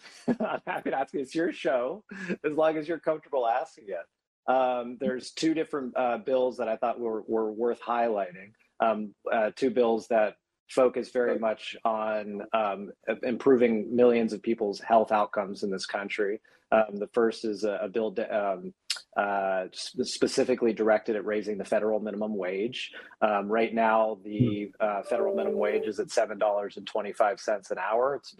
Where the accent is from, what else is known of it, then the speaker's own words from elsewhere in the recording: Tennessee, United States; Yeah, but I grew up in Tennessee, of all places. I grew up a Titans fan, and we didn't have the Grizzlies yet.